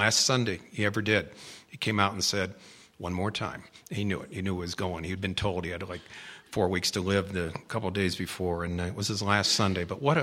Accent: California, United States; I'm from Southern California, by the way.

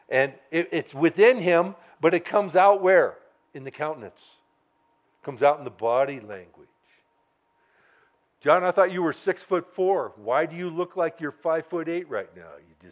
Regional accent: Ireland; Okay, I thought it was funny. I like lawyers. I'm Irish.

